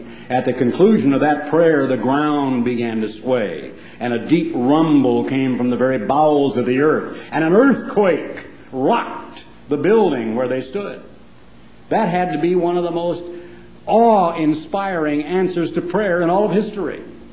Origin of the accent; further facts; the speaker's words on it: United States; I'm not a partisan politician, but I am an American, and he made me proud to be that.